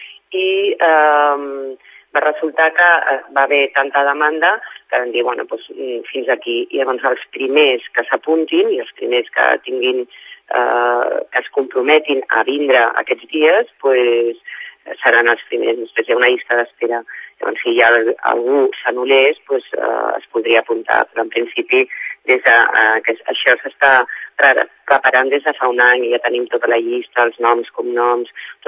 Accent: Sant Cugat, Catalonia, Spain; jo soc de Sant Cugat

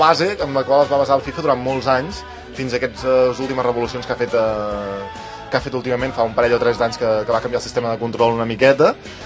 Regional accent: Catalonia, Spain; Jo sabeu que soc català.

